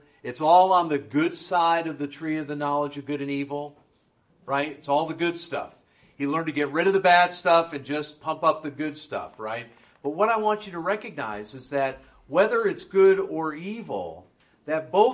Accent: Connecticut, United States; But I'm half Greek. I grew up in Connecticut.

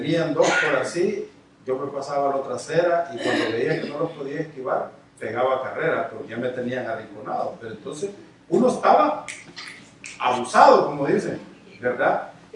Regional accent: San Salvador, El Salvador; Por ejemplo, en mi país, en San Salvador, usted llega a todas las casas y todas las casas están enrejadas.

